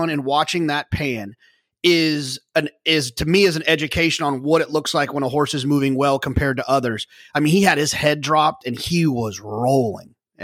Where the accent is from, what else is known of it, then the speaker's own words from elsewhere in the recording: United States; I was obviously rooting for Channel Maker just because I like Randy Hill and I'm American.